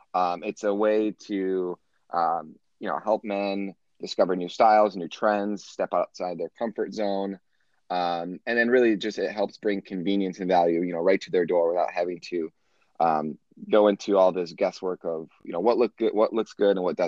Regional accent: Detroit, Michigan, United States; I'm from the Detroit area, and prior to this, I worked in the automotive industry for about 9 years

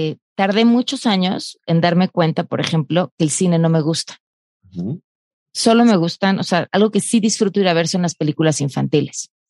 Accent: Mexico City, Mexico; En la Ciudad de México, de aquí, de toda mi vida, chilanga.

